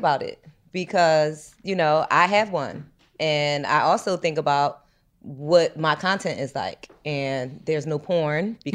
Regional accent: Philadelphia, Pennsylvania, United States; now in Atlanta, United States; we're from Philly, and the money is better in Atlanta.

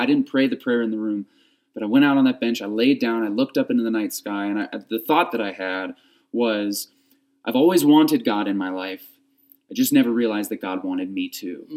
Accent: Chicago, Illinois, United States; also born or lived in Detroit, Michigan; So I was born outside of Detroit, grew up there for a little bit, but mainly my home has pretty much always been the city of Chicago. Nice. Grew up in the northwest suburbs of Chicago, myself, my parents, and my little sister.

